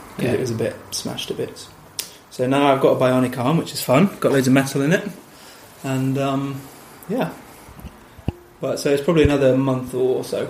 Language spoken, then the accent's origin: English; Manchester, North West England, United Kingdom; I'm from Manchester, which is how we know each other, right?